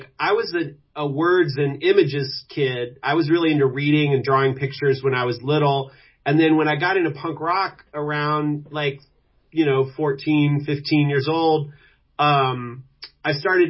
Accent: Louisville, Kentucky, United States; It was probably growing up in Louisville, Kentucky.

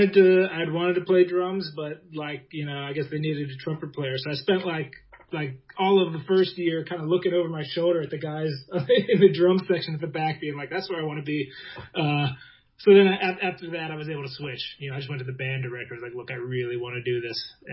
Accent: Fredericksburg, Virginia, United States; I grew up in Fredericksburg, Virginia.

